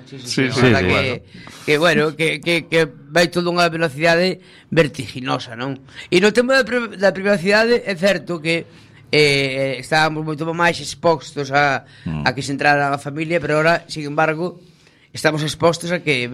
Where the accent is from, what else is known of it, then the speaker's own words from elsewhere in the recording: San Pedro de Nos, Galicia, Spain; soy de San Pedro de Nos y me, tengo varios familiares a un radio de un kilómetro más o menos